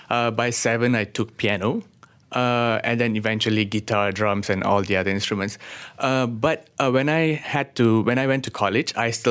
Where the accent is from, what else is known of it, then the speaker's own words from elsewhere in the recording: Malaysia; Being a Malaysian Indian, it's I'm very into traditional Indian music.